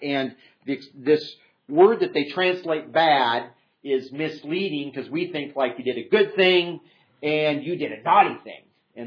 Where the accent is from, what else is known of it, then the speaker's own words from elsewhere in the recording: Iowa, United States; Growing up in Iowa, there were all kinds of farmers where I grew up that had land in CRP.